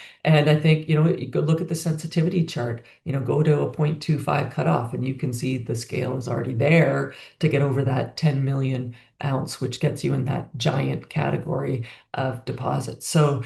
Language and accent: English; Yukon, Canada; I grew up in the Yukon. It's kind of like the family farm of the North, placer mining.